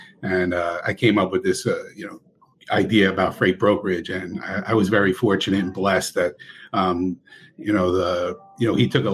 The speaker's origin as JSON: {"language": "English", "region": "New Jersey", "country": "United States", "tie": "born or raised there", "said": "Yeah. So, look, I grew up in New Jersey, started out, went to the military, came back, and, you know, I started driving a truck at Pier 79 in Manhattan."}